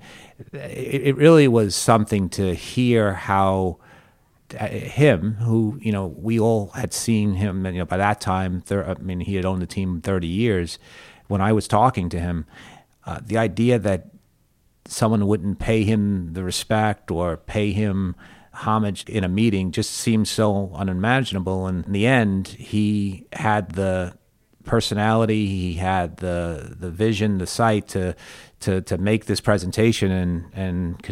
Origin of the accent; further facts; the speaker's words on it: New York, United States; now in Tampa, United States; Yeah, I grew up in New York as well. So I didn't relocate to Tampa prior to me joining the Yankees, but I didn't relocate to Tampa until 94.